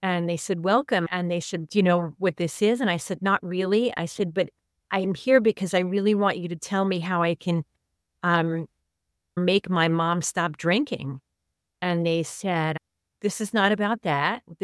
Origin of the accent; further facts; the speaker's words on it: Newark, New Jersey, United States; I grew up in Newark, New Jersey. I spent the first 11 years of my life in Newark, New Jersey.